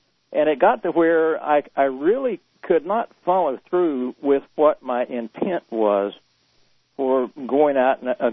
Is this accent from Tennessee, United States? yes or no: no; North Carolina, United States; also born or lived in South Florida; I grew up in North Carolina, and for one reason or another, found my way back here and relocated.